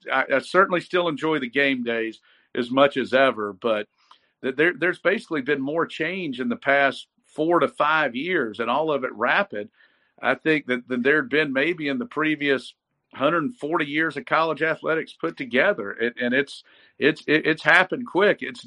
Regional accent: Statesboro, Georgia, United States; And I can remember growing up in Statesboro, when we started being able to get the home delivery of the Atlanta Constitution

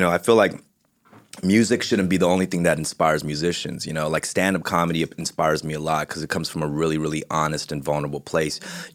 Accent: United States; I mean, for me, as an American, when I hear it

